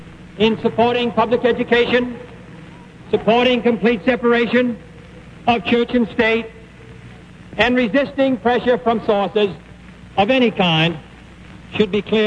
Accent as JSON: {"language": "English", "country": "United States", "said": "my decisions on every public policy will be my own, as an American, as a Democrat, and as a free man."}